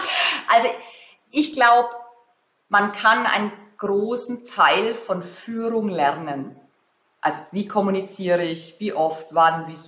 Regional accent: Germany; da tun wir uns als Deutsche übrigens auch schwer, dass wir so ein bisschen Gesicht verlieren

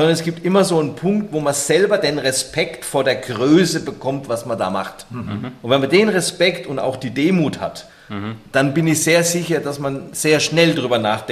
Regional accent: Bavaria, Germany; now in Nuremberg, Germany; ich komme nicht aus der Region Nürnberg, obwohl ich jetzt hier lebe, ich komme erst aus Unterfranken

